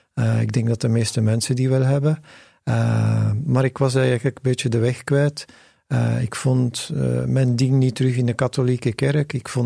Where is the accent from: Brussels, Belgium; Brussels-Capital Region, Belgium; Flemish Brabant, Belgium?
Flemish Brabant, Belgium; Leuven; In Leuven, en zelf ben ik ook geboren en getogen in Leuven, dus het is eigenlijk een thuismatch.